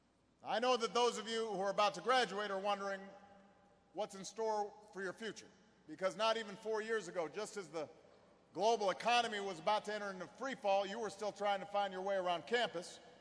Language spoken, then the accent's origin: English; Chicago, Illinois, United States; I'm glad that my hometown of Chicago will get to return the hospitality